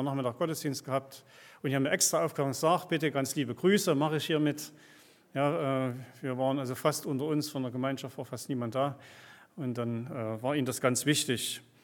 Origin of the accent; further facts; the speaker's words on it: Leipzig, Saxony, Germany; ich bin ja hier Uhischer, ne, so sagt man hier, glaube ich, ne? Ich komme ja aus Leipzig